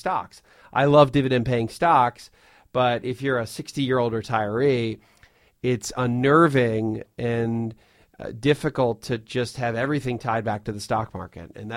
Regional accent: Coatesville, Pennsylvania, United States; We met here, yet we both grew up pretty close to Amish country. I was in I'm from Coatesville, Pennsylvania.

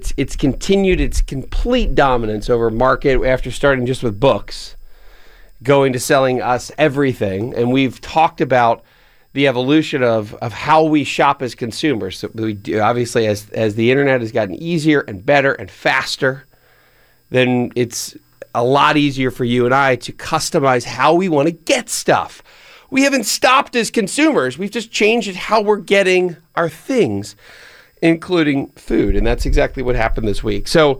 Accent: Pennsylvania, United States; Washington State, and my home state of Pennsylvania.

